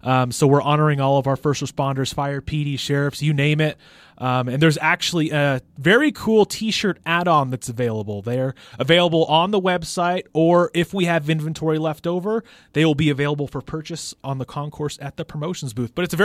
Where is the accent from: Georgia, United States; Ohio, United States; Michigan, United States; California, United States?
California, United States; Burbank; I grew up in Burbank, so right outside Los Angeles, and we went to watch batting practice.